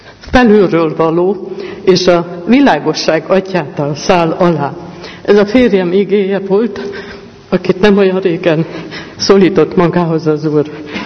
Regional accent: Debrecen, Hajdú-Bihar, Hungary; born there; now in Pomáz, Hungary; Én Debrecenben születtem, és 45 éve élek itt családommal Pomázon.

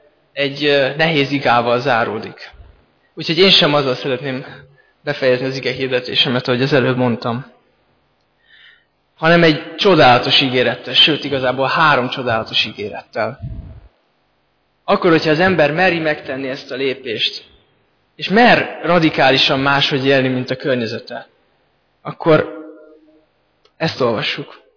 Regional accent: Pécs, Baranya, Hungary; Pécsett, ahonnan származom

